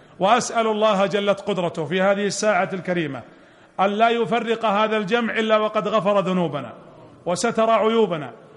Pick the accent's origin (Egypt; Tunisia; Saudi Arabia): Saudi Arabia; واجعل بلادنا المملكة العربية السعودية آمنة مطمئنة